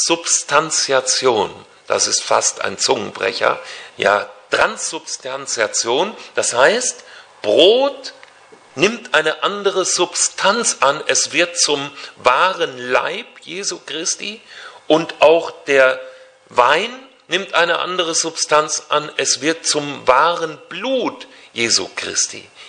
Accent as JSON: {"language": "German", "region": "Hesse", "country": "Germany", "tie": "born or raised there", "said": "nicht weit weg von meinem Heimatort, wo ich groß geworden bin, getroffen, in Marburg an der Lahn."}